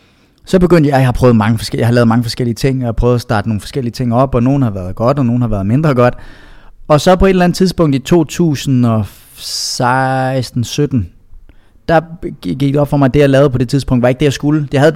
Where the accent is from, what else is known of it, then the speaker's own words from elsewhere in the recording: Jutland, Denmark; moved away as an adult; now in Copenhagen, Denmark; jeg kommer fra Jylland, og jeg flyttede til København, da jeg var lige omkring 20.